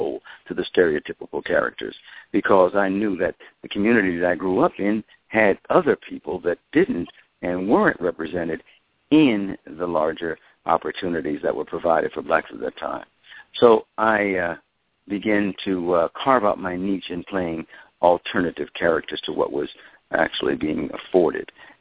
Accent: New York, United States; I'm originally from New York, and I played in a band.

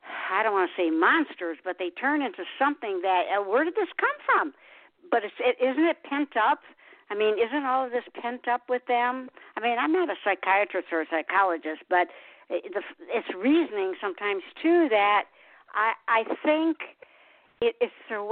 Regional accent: Detroit, Michigan, United States; I came from Detroit, you know, Motown, all of that.

